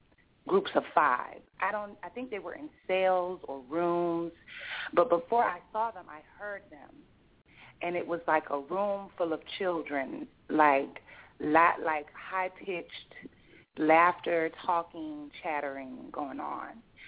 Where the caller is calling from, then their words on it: Miami, Florida, United States; I'm calling from Miami.